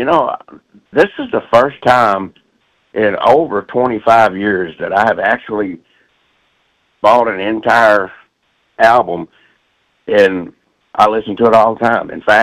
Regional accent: Beaumont, Texas, United States; because we're both from Beaumont, Texas.

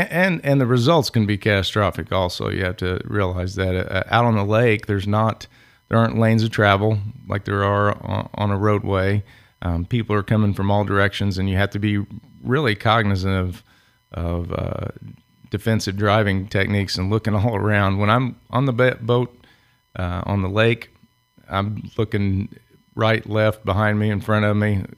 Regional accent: Indiana, United States; Grew up just about three blocks from the Ohio River, so I'm a river rat from down south.

